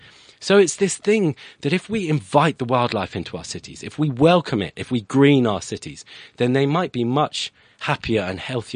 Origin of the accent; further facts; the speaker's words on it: United Kingdom; yeah. I'm British, but it is a French name.